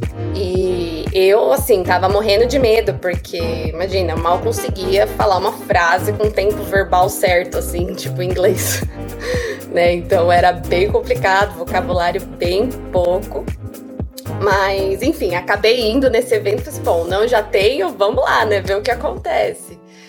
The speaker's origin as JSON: {"language": "Portuguese", "region": "São Paulo", "country": "Brazil", "also_born_or_lived": "Winnipeg", "moved": "as an adult", "lives_now": "Calgary, Canada", "said": "moro aqui no Canadá, eu vim de São Paulo, né? Sou paulistana."}